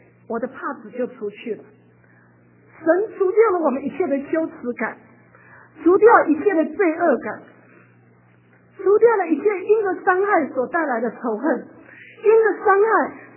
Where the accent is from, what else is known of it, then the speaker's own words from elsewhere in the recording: China; 我们中国人经过历史历代许多的战争，许多的战争，许多的痛苦，许多的残害